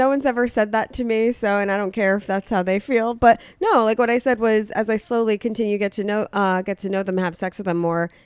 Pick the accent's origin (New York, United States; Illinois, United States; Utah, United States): New York, United States; Bay Shore; I'm from New York. I'm from Bayshore. It's like the suburbs.